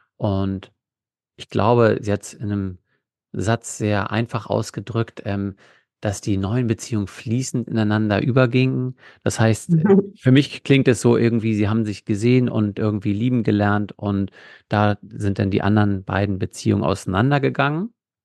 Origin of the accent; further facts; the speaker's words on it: Northern Germany, Germany; Ich komme ja übrigens aus dem Norden.